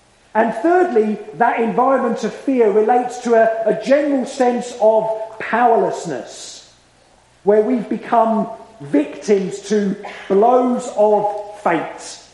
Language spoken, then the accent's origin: English; Southend-on-Sea, East of England, United Kingdom; born there; Now, I was born, as you can tell from my accent, on the south coast of England, Southend-on-Sea.